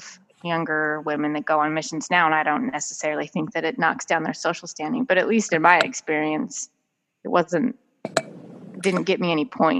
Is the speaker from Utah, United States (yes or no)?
yes; Salt Lake City, Utah, United States; just grew up on the east bench of Salt Lake. I grew up in the same neighborhood that my grandparents lived in.